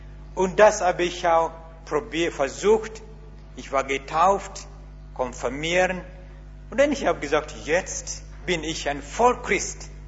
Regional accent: Uganda; German is a second language; now in Germany; ich komme aus Uganda. Ich spreche nicht so gut Deutsch

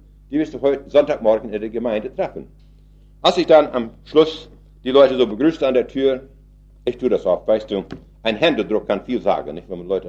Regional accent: Canada; Ich komme aus Kanada

